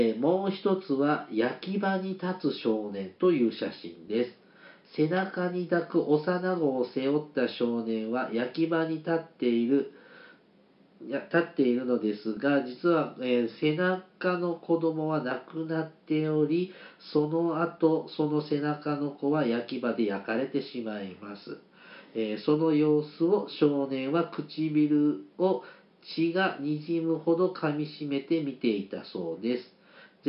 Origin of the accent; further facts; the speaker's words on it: Nagasaki, Japan; now in Fukuoka, Japan; 僕は今大学の関係で福岡に住んでいますが、育ちは長崎県なので、小学生の頃から8月9日に平和学習を受けてきました。